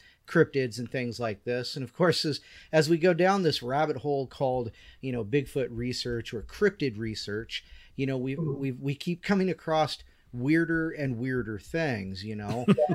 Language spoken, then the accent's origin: English; Hoquiam, Washington, United States; also born or lived in Aberdeen, United States; You know, Amy, I was actually born on the Olympic Peninsula. I was born in Aberdeen, grew up in Hoquiam, spent time in Ocean Shores and Forks and all that area.